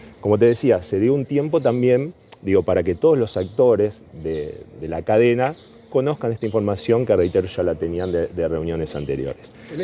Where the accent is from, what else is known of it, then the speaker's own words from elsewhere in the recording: Santa Fe, Argentina; Miren, todos acá somos santafesinos